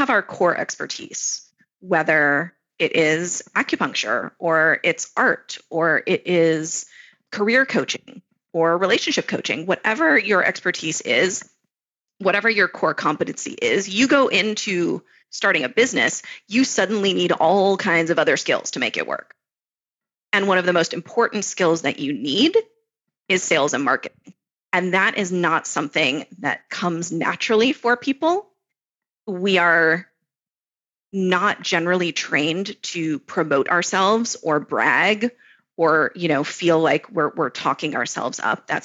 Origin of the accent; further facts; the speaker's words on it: Florida, United States; I grew up in Florida, so I can answer this question.